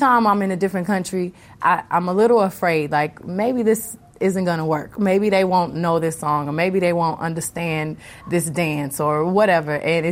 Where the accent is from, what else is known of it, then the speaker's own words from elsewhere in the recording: Houston, Texas, United States; I came from Houston, Texas. There wasn't many R&B pop stars from Houston, Texas.